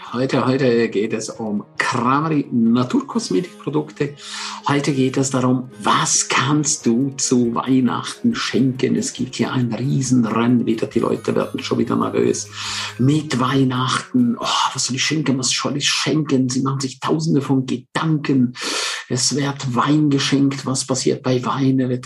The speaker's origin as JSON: {"language": "German", "country": "Switzerland", "first_language": "Romansh", "second_language": "German", "said": "meine Muttersprache ist Rätoromanisch. Das ist übrigens die vierte Landessprache der Schweiz."}